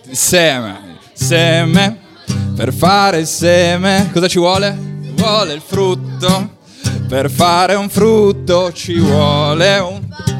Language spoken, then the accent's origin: Italian; Turin, Piedmont, Italy; now in Cuneo, Italy; Io sono di Torino, ma vivo a Cuneo in questo momento.